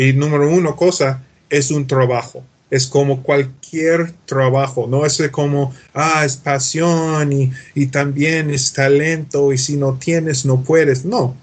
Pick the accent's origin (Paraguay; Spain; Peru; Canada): Canada; Spanish is a second language; moved away as an adult; also born or lived in Argentina; now in Mexico; soy de Canadá, soy un canadiense, pero por la pasada 12, 13 años estaba viviendo en Latinoamérica. La mayoría del tiempo fue en México, otras partes de Puebla, Ciudad de México, Quintana Roo en la costa. Y también estaba viviendo en Buenos Aires, Argentina